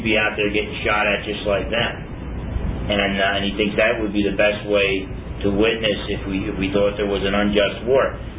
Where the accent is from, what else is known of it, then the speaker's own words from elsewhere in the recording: Newark, New Jersey, United States; I'm from New Jersey. I'm from Newark, not far from Brooklyn